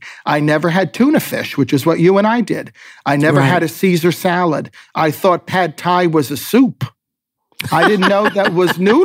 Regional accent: New Jersey, United States; so I grew up in New Jersey and my mother literally fed me the same 10 foods for my entire childhood up until I was 18.

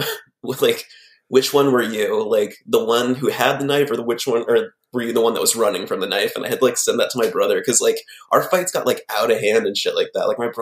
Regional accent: Arizona, United States; Probably when I was like, I must have been like 3 or 4. We moved when I was a really little kid.

